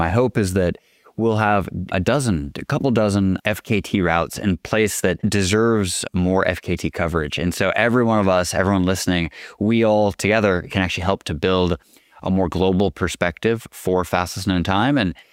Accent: Pacific Northwest, United States; I have, and I grew up in the Cascade Mountains.

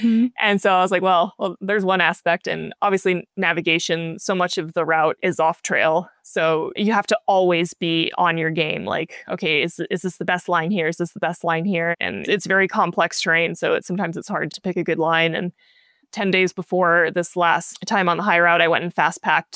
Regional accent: Jackson, Wyoming, United States; Well, I'm from Jackson, Wyoming. So the Wind Rivers are my neighbor mountain range here.

